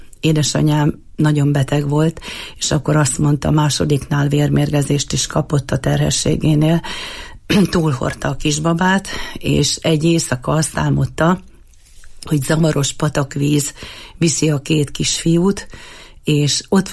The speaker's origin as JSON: {"language": "Hungarian", "town": "Eger", "region": "Heves", "country": "Hungary", "tie": "born or raised there", "said": "édesanyám székely, édesapám Matyó, én meg született egri vagyok. Én már itt születtem"}